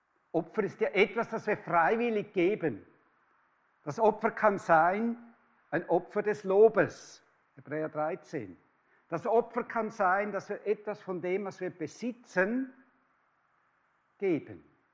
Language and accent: German; Switzerland; als Schweizer habe ich das bewusst lernen müssen. Und wir Schweizer haben nicht so viel Ehrfurcht vor der Obrigkeit